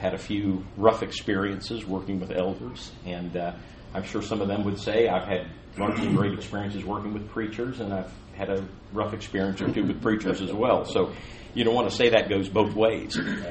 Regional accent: San Diego, California, United States; also born or lived in Austin, Texas; I was in Texas for almost 9 years in Austin, and have come back out to San Diego, my hometown, and very nice. Have been back in California.

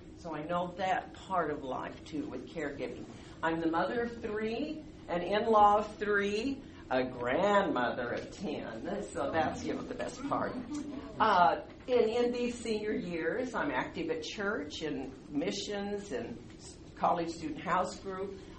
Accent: California, United States; Remember, I'm from California, so numbers are a little different than if you're from Texas.

